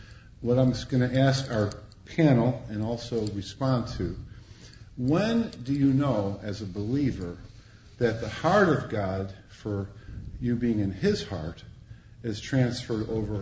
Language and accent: English; Rome, New York, United States; And originally I was from Rome, New York.